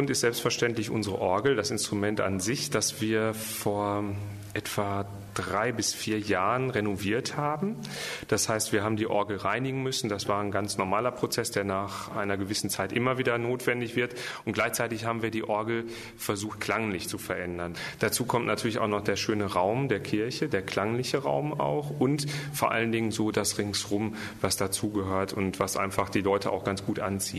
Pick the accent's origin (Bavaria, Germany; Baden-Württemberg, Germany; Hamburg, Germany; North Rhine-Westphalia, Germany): North Rhine-Westphalia, Germany; Gelsenkirchen; an Gelsenkirchen, das ist ja meine Heimatstadt.